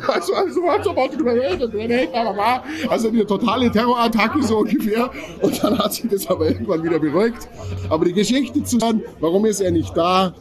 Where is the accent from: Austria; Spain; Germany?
Germany; Landsberg am Lech, Bavaria; Ich komme aus Landsberg am Lech.